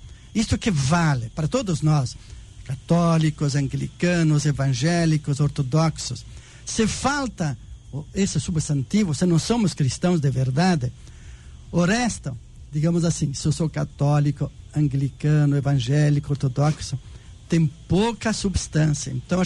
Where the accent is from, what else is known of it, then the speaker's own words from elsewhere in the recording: Rio Grande do Sul, Brazil; Bem, quando eu era criança, lá no Rio Grande, né, estudei português, né?